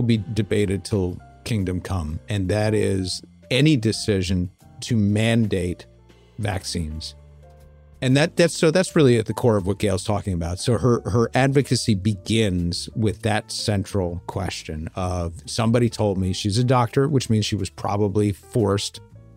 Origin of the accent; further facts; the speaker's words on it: New York, United States; I want, as a New Yorker, to give him as much support as possible